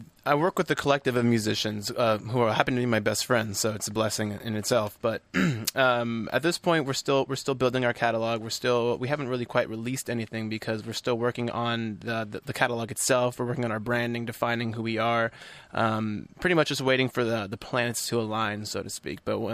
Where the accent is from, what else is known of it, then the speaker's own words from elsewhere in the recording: California, United States; born there; I was born in California.